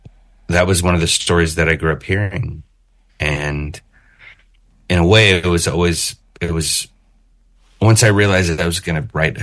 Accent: Oakland, California, United States; And so I grew up in Oakland, which is super diverse, and on a street that every other kid that I knew came from a biracial family.

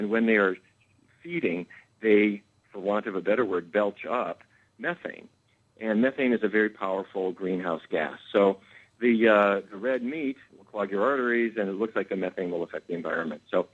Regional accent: Fargo, North Dakota, United States; Well, first of all, full disclosure, I grew up in Fargo, North Dakota, in the middle of cattle country.

